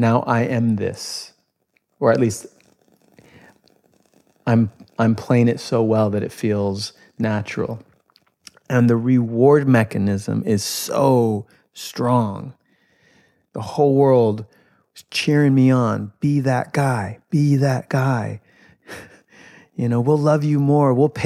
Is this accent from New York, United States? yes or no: yes; Brooklyn, New York, United States; I was a hipster from Brooklyn making independent films on my video camera